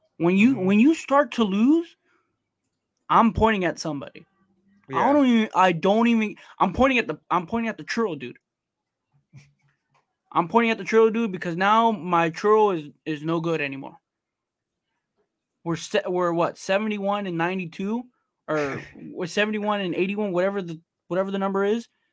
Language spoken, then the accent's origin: English; Anaheim, California, United States; as an Angel fan growing up in Anaheim, 5 minutes away from the stadium and, like, riding my bike to the stadium, like, to me, that means a lot.